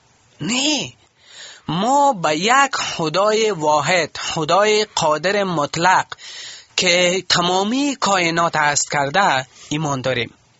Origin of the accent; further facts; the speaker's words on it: Kabul, Afghanistan; وقتی که میگم من بچه کابل هستم